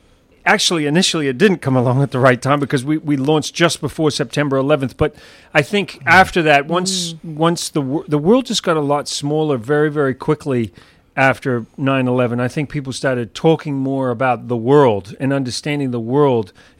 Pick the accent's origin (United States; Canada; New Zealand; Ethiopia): New Zealand; I'm a New Zealander, even though I've got this messed up accent